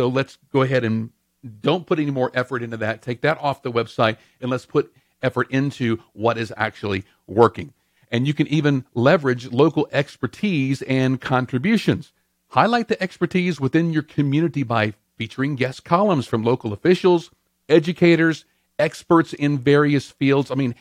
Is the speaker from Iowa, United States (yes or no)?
no; Louisville, Mississippi, United States; like my hometown of Louisville, Mississippi